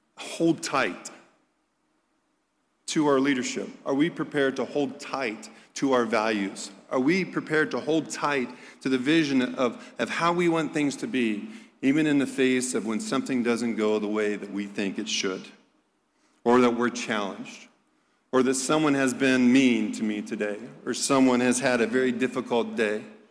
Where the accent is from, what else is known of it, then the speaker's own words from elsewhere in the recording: Dayton, Ohio, United States; I grew up in Dayton, Ohio, and some lovely folks here from Dayton.